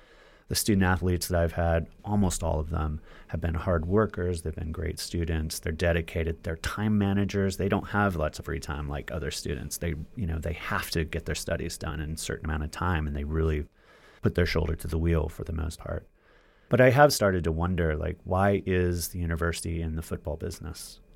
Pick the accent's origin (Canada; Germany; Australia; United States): United States; Texas; I am a huge football fan. I grew up in Texas.